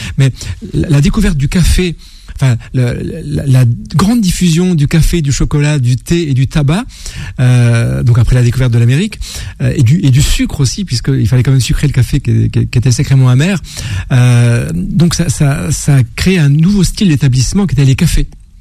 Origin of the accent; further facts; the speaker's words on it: Saint-Frimbault-sur-Prières, Pays de la Loire, France; C'est mon village natal.